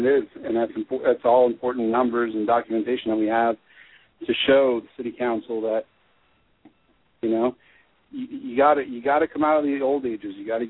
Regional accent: Florida, United States; I grew up here in Brevard County. It's a piece of who we are.

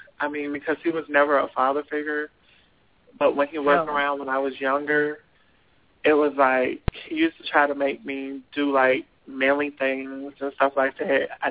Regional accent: Boston, Massachusetts, United States; now in Pensacola, United States; But where I'm from Boston, Massachusetts, and up there it's actually cheaper.

